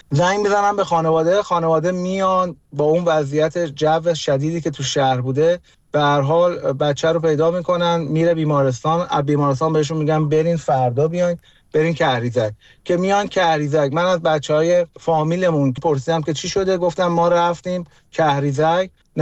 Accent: Iran; ما توی ایران بزرگ شدیم.

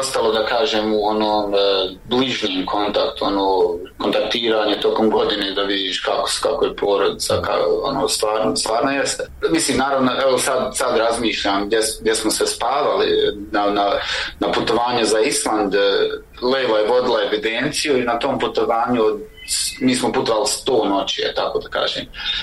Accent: Bosnia & Herzegovina; now in Switzerland; Sa Idrizom smo u stvari došli iz Bosne do Švicarske, znaš, znači sa njim smo opet veliko putovanje, 10 dana smo putovali.

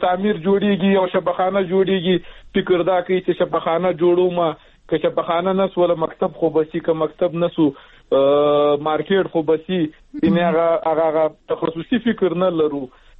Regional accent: Logar, Afghanistan; د موږ د لوګر ولایت د یو داسې ولسوالۍ یو چې هغلته موږ خلک ټول په مهاجرت کې ژوند تېر کړی

